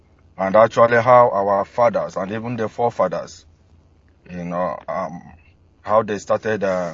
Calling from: London, United Kingdom; I'm calling from London.

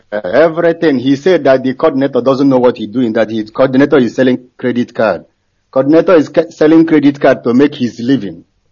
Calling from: Thailand; I'm calling from Thailand.

